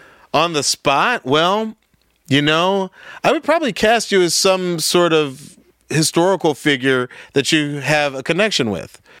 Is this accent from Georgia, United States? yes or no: yes; Atlanta, Georgia, United States; My preferred because I'm from Atlanta.